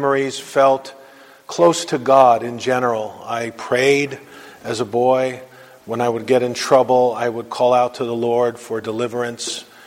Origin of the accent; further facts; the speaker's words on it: New York City, New York, United States; I was born in New York City, Brooklyn, New York, on July 14th, 1955, into a conservative Jewish family. We lived in Coney Island, right next to the amusement park and boardwalk in New York City, so I grew up going on a lot of rides in Coney Island.